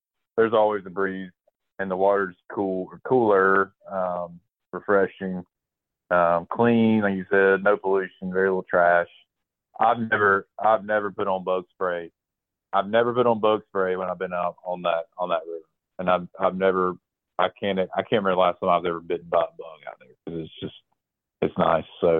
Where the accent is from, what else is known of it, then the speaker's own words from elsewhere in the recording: Dothan, Alabama, United States; I grew up in Dothan, Alabama, and I mean, gnats and mosquitoes were always a thing.